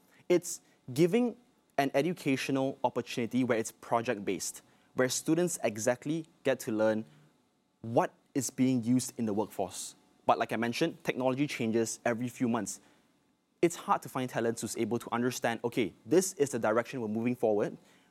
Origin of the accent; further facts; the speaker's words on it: Perak, Malaysia; I'm from Perak, that's my hometown.